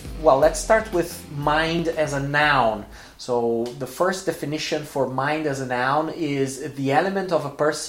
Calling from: Porto Alegre, Rio Grande do Sul, Brazil; English is a second language

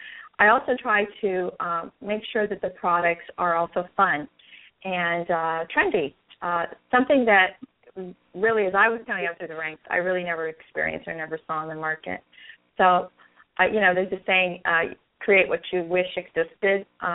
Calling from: Washington, District of Columbia, United States; I'm calling from D.C. area.

